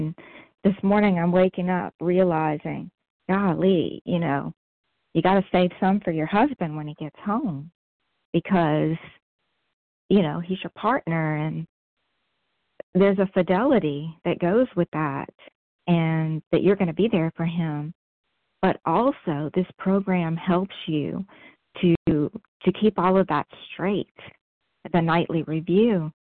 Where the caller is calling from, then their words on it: New Orleans, Louisiana, United States; from New Orleans.